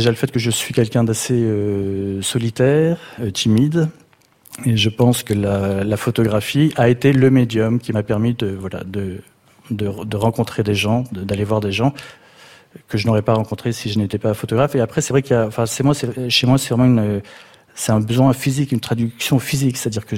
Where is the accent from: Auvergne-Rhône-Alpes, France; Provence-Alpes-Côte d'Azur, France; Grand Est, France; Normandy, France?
Provence-Alpes-Côte d'Azur, France; Oui, moi j'ai grandi sur la Côte d'Azur dans un cadre qui était un peu particulier